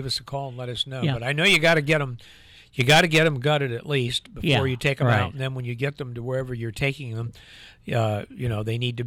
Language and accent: English; Ohio, United States; Right, and normally, down where I grew up in Hocking County and Athens County, those are normally two of the largest takes in the state of Ohio.